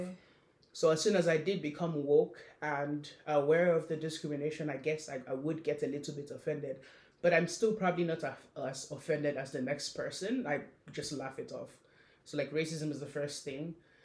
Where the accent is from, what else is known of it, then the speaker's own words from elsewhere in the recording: Nigeria; moved away; being from Nigeria, growing up in Nigeria, mm-hmm.